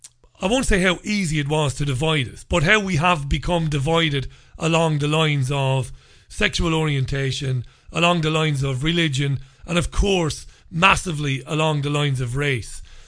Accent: Ireland; As an Irishman, where did I come from? You know, where did Ireland come from?

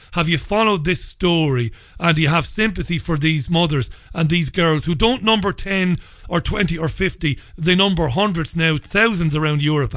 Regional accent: Ireland; now in United Kingdom; I'm an Irishman. There's no hiding it from my accent. I'm sure you've deduced that. I'm living and working in the United Kingdom now.

